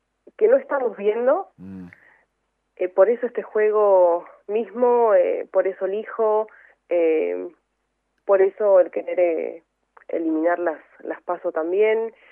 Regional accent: Argentina; nosotros como argentinos creo que tenemos que empezar a autoevaluarnos nuestras conductas

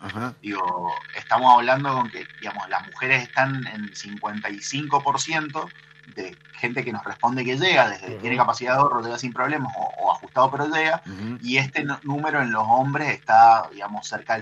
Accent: Argentina; en esta raza tan particular que somos los argentinos, ¿no? Esta raza forjada al calor de la crisis

